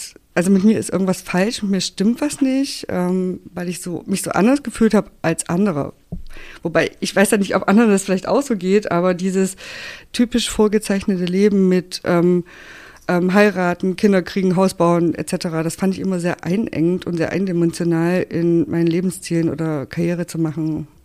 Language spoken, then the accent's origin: German; Saxony-Anhalt, Germany; ich bin halt in Sachsen-Anhalt aufgewachsen, auf dem Dorf.